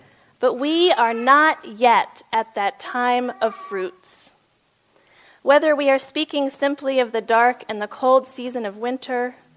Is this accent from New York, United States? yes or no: no; Midland, Texas, United States; also born or lived in Maine; I was raised here in Midland, Texas, but I lived most recently in Maine for 8 years.